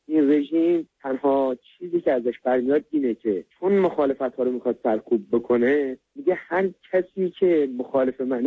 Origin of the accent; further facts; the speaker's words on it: Iran; moved away as an adult; من 10 ماه خارج از ایران هستم